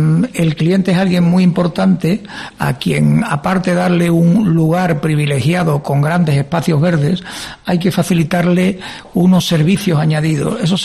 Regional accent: Cádiz, Andalusia, Spain; porque somos de Cádiz, lo llevamos en la sangre, nos sentimos gaditanos.

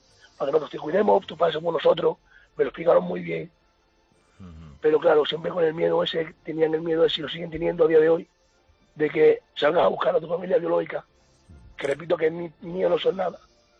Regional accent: Spain; born there; Yo soy un niño adoptado, ajá, nací en España. Me acogieron recién nacido.

